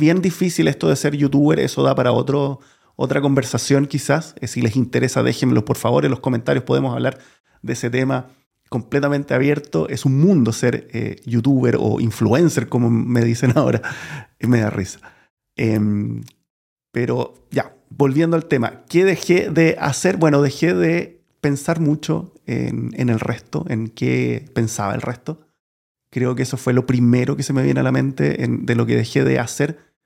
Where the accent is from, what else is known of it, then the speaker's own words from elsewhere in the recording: Chile; now in Switzerland; Bueno, yo soy chileno, si es que no te has dado cuenta por mi acento. Trato de ocultarlo mucho, de cambiarlo. Sé que en Chile tenemos un acento horrible que en Latinoamérica a veces ni se entiende.